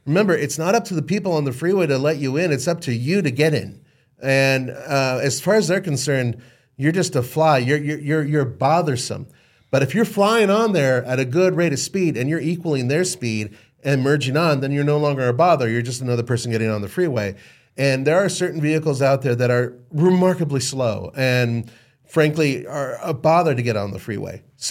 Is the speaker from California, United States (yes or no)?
yes; Los Angeles, California, United States; I grew up in Los Angeles, right?